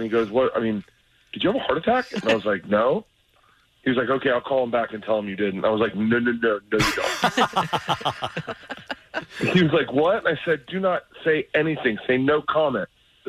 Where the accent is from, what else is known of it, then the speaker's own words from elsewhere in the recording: Tampa, Florida, United States; my buddy that I grew up with in Tampa